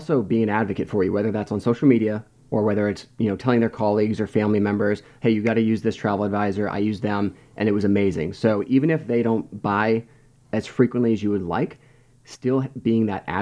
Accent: Washington, District of Columbia, United States; I'm from the Washington, D.C. area, and I'm an avid traveler.

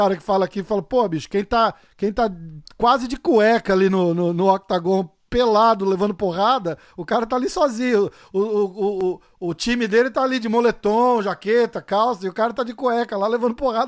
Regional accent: Brazil; Eu sou brasileiro, porra.

